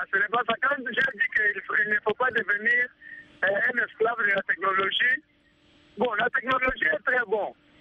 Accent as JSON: {"language": "French", "town": "Tshikapa", "region": "Kasaï", "country": "DR Congo", "said": "donc comme ici chez nous à Tchikapa, s'il n'y a pas le courant"}